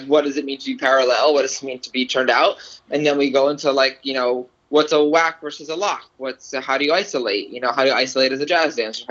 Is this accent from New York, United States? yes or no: yes; Queens, New York, United States; first language ro; English is a second language; I'm Romanian. I'm a Romanian American. Hey. So Romanian is my first language. But I grew up in Queens, in New York.